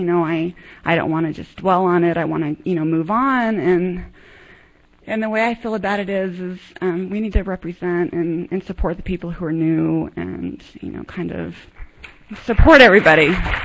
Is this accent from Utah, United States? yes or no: yes; Provo, Utah, United States; I grew up in Provo.